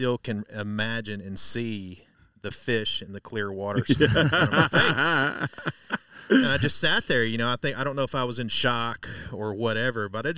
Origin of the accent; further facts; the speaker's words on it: Eureka Springs, Arkansas, United States; I was pretty much raised on the Kings River. I grew up in Eureka Springs, Arkansas, and I was only just a mile or mile and a half away from the Kings River